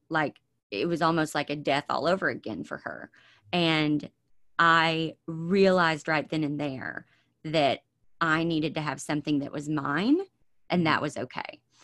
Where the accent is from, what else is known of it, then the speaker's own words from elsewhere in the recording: the South, United States; And growing up in the South, it was expected that I would graduate high school and I would go straight to college